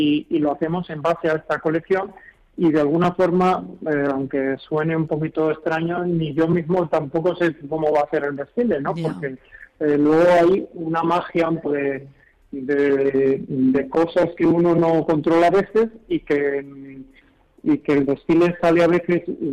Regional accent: Basque Country, Spain; now in Madrid, Spain; yo que nací en el campo, nací en Álava, en una granja, y desde que más en el campo, desde que, como digo yo muchas veces, no soy de pueblo, yo soy de granja, desde más de campo. Pues después de vivir muchos años en Madrid, que llevo ya 35 años

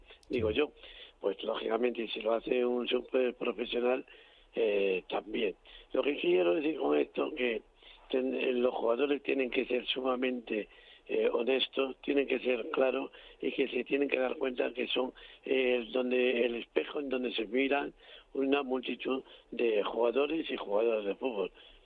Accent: Spain; yo creo que como somos españoles nos valoramos de todo lo que tenemos.

